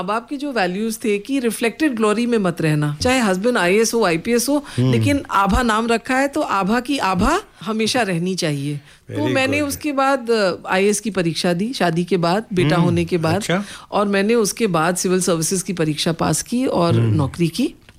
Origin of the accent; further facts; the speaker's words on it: Lucknow, Uttar Pradesh, India; now in Mumbai, India; जो थी उत्तर प्रदेश है। मैं लखनऊ से हूँ